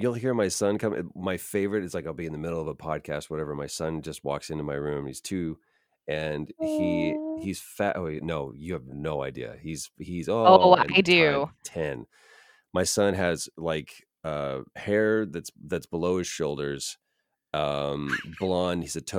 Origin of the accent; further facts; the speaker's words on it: Texas, United States; because I grew up in Texas